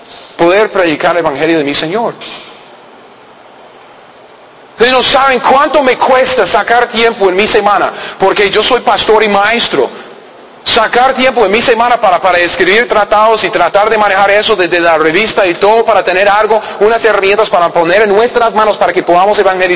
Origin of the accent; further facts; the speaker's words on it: United States; Spanish is a second language; Yo soy un gringo que medio manejo el idioma del español, ¿me entiende?